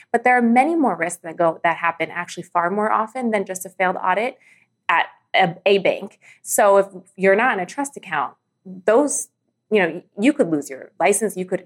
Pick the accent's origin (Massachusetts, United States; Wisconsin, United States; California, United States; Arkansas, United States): California, United States; I'm from California and they call it the BRE.